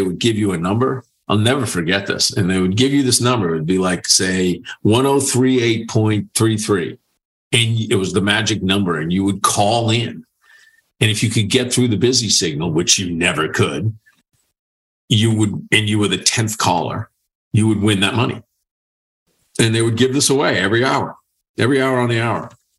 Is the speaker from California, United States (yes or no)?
no; Boston, Massachusetts, United States; So I grew up in Boston.